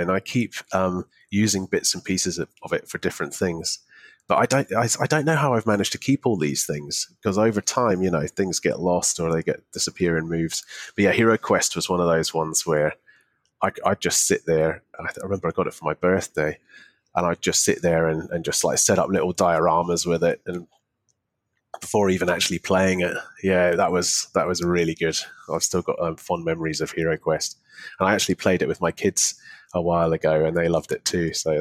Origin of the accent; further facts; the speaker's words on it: St Andrews, Scotland, United Kingdom; Yeah, so I grew up near St Andrews, and there was a toy shop there.